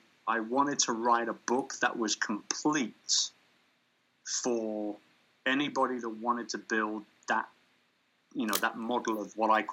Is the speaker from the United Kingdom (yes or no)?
yes; London, United Kingdom; moved away; And it was always a dream to hold a big event in my hometown of London.